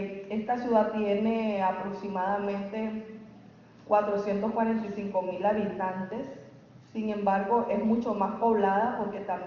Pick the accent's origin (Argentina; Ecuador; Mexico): Mexico; León, Guanajuato; León, de donde vengo, y pues eso hace de que la ciudad esté llena